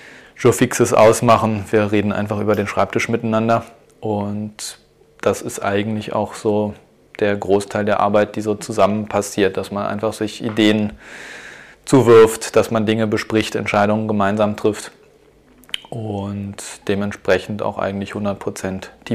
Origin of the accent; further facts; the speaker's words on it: Berlin, Germany; moved away as an adult; now in Vienna, Austria; Ich bin ursprünglich aus Berlin und als ich nach Wien gezogen bin